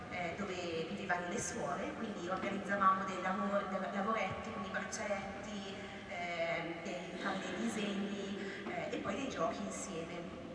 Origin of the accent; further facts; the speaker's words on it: Calolziocorte, Lombardy, Italy; vengo dalla parrocchia di Foppenico. È un paesino piccolo all'interno di un altro paese che si chiama Canolzo, un po' lontano da qui.